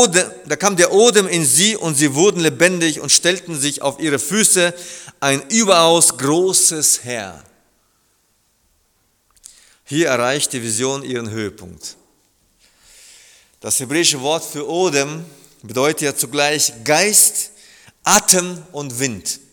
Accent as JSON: {"language": "German", "country": "Germany", "said": "weil ich bin aus Deutschland"}